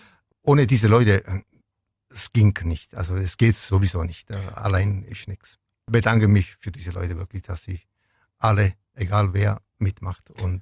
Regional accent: Venosa, Basilicata, Italy; now in Ulm, Germany; seit ich in Ulm war, habe ich immer diese Hintergedanken. Ich möchte irgendwann diese Tradition von meiner Stadt Venosa nach Ulm und Neu-Ulm bringen.

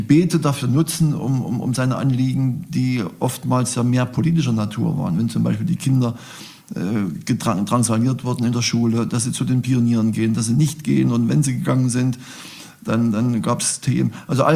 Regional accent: Leipzig, Saxony, Germany; Und ich komme ja aus Leipzig

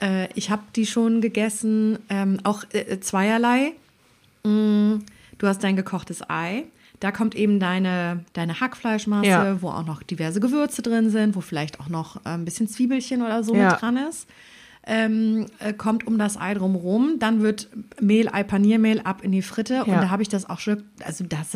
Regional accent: Cologne, North Rhine-Westphalia, Germany; wir kommen aus Köln.

